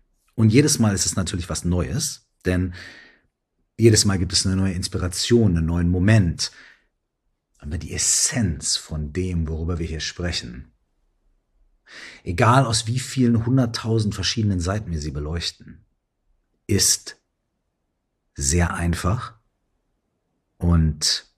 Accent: Minden, North Rhine-Westphalia, Germany; So wie hier gerade in meiner alten Heimatstadt Minden, wenn ich heute in den Himmel gucke.

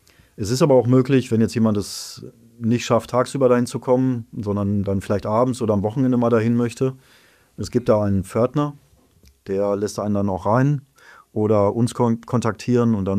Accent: Schwerte, North Rhine-Westphalia, Germany; Ich arbeite in Schwerte. Ich bin eigentlich gebürtiger Schwerter

